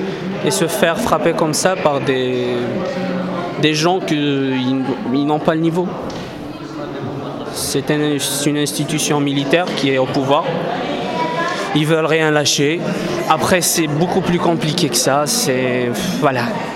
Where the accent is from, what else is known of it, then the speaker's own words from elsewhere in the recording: Kabylie, Algeria; now in France; je viens d'arriver en France. Alors, je viens d'Algérie, de Kabylie, précisément.